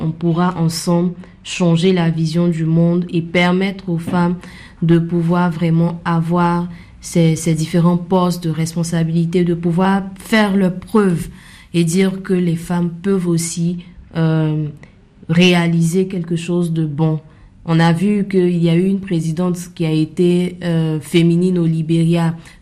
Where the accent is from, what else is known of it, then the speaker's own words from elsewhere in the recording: Côte d’Ivoire; Et même chez nous en Côte d'Ivoire, on a les concours féminins dans les lycées féminins